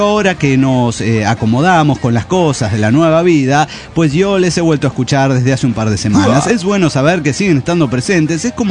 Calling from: Mérida, Yucatán, Mexico; de Mérida, Yucatán.

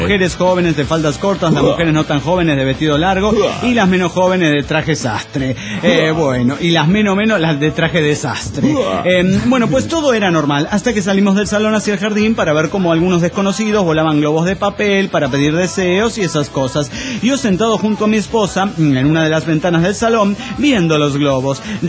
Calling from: Avellaneda, Santa Fe, Argentina

